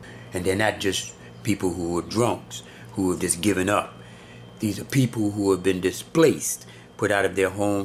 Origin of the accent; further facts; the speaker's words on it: New York, United States; That never existed in my growing up in New York.